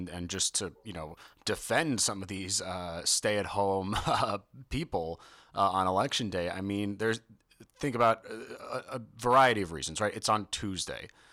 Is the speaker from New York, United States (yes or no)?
yes; New York, United States; in my home state of New York, we're 48th in the country in turnout.